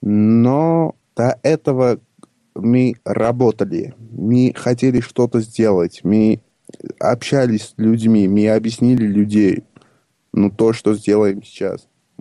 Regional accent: Armenia; я из Армении

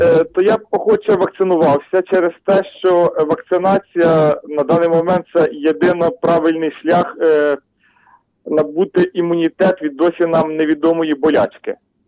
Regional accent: Vinnytsia, Vinnytsia Oblast, Ukraine; я з Вінниці.

